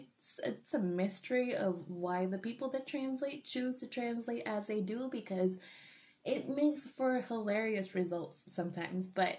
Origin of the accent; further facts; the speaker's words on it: United States; accent: American; I was told that it might be fun to add my gringo accent.